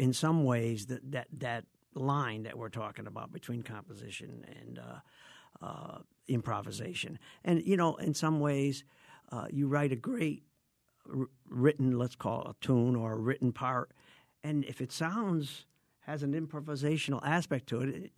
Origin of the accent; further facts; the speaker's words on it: Waterbury, Connecticut, United States; reflections on my growing up in Waterbury in the post-World War II era, say from 1945 to 50 primarily